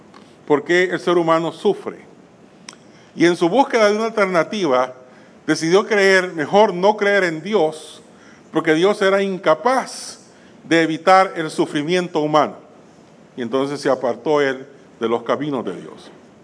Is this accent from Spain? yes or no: no; El Salvador; Yo soy de El Salvador y conozco la crisis en El Salvador.